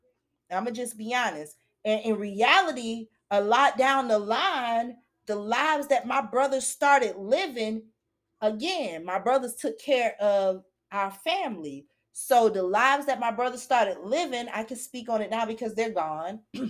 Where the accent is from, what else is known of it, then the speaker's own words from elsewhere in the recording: Daytona Beach, Florida, United States; also born or lived in Jacksonville; Sometimes I would be down there for a whole school year and go back home with my mom, which we are from Daytona. My dad is from Jacksonville. So I grew up with both sides.